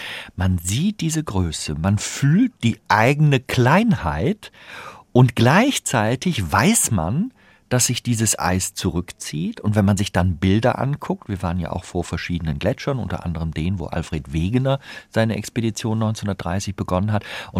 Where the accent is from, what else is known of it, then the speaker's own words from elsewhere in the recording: Rhineland, Germany; Deswegen bin ich als Rheinländer auch jemand, der sagt, solange die Möglichkeit besteht, Dinge zu verändern, bleibe ich optimistisch